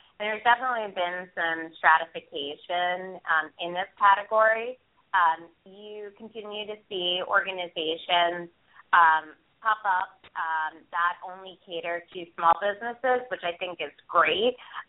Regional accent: East Coast, United States; But I must admit, I'm from the East Coast, so I'm much more

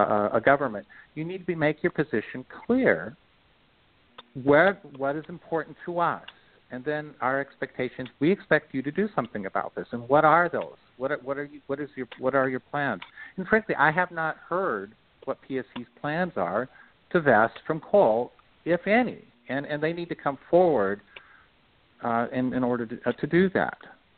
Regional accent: Montana, United States; By the way, I am from Montana originally, so Colstrip is there.

